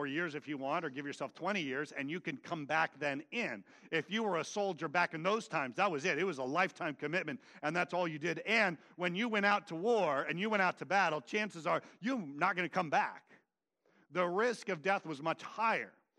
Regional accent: Vacaville, California, United States; I grew up in Vacaville, Cowtown.

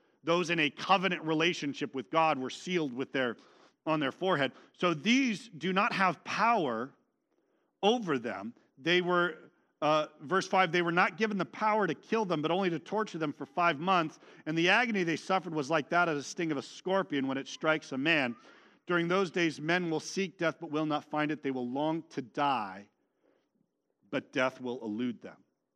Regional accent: California, United States; I'm from California. I don't know scorpions.

